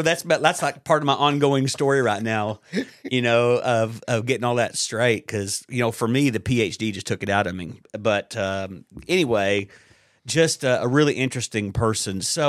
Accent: the South, United States; I'm from the South here in the U.S., right?

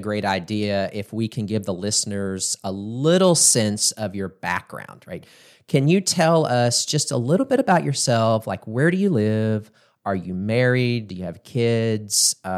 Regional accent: Texas, United States; I grew up in North Texas, and there was a lot of high school football and stuff.

